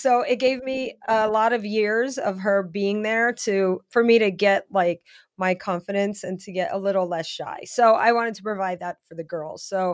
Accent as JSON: {"language": "English", "region": "Louisiana", "country": "United States", "also_born_or_lived": "Connecticut", "said": "I'm from Louisiana. My whole family's there."}